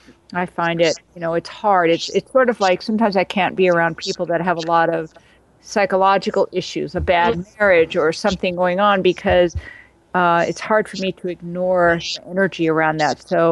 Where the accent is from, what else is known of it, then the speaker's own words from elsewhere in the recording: New York, United States; So, I'm from New York, and yeah, I'm jealous that you're there.